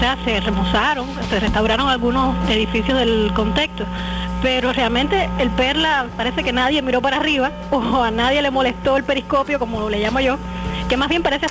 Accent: Villa Clara, Cuba; now in Sancti Spíritus, Cuba; porque bueno, yo realmente soy de Villa Clara.

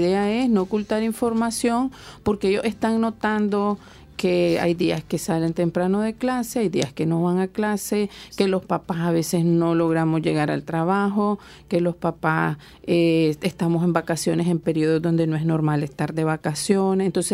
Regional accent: Nicaragua; todos somos nicaragüenses, todos tenemos derecho a estar en este país

